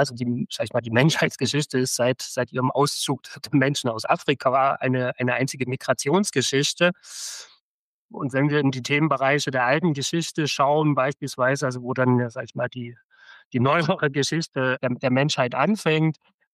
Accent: Saxony, Germany; Also ich stamme aus Sachsen und lebe jetzt über die Hälfte meines Lebens in Thüringen.

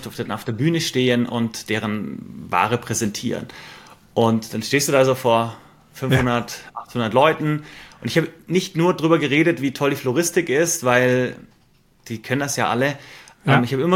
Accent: Stuttgart, Baden-Württemberg, Germany; now in Switzerland; Ecke Stuttgart, da aufgewachsen.

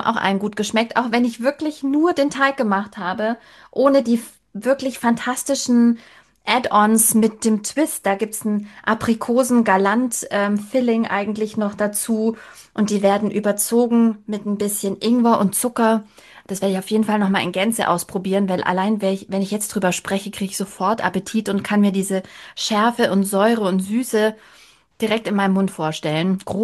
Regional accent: Baden-Württemberg, Germany; also als Schwäbin

